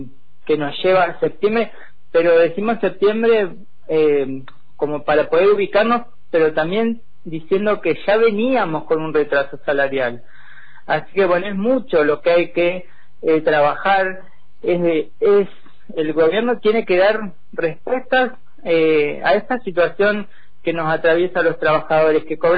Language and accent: Spanish; Cinco Saltos, Río Negro, Argentina; Yo vengo de Cinco Saltos, de nuestra seccional Cinco Saltos y Zona Intermedia